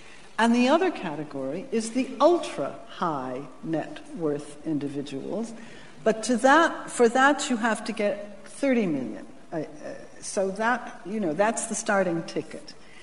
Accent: United States; Look, I mean, when I was growing up in the United States, the top tax rate was 90%, and that was under a Republican president.

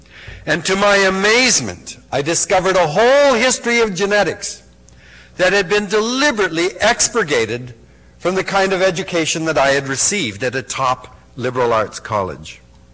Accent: Vancouver, British Columbia, Canada; born there; I was born in Vancouver in 1936. My mother and father were also born in Vancouver much earlier in the past century.

